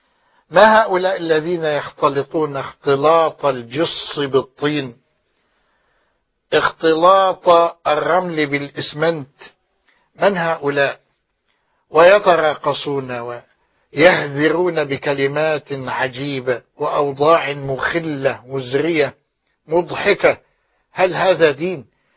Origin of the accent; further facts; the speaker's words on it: Egypt; فنحن المصريين أخوال إسماعيل